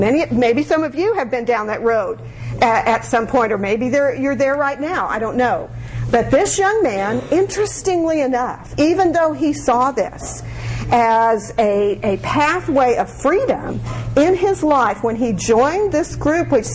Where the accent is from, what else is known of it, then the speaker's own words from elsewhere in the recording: Albuquerque, New Mexico, United States; a family that I grew up with in Albuquerque, New Mexico